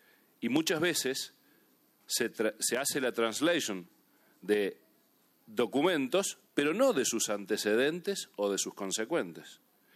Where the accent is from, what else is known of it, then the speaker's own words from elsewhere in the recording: Argentina; vengo desde el fin del mundo, de Argentina. Soy miembro de ALAC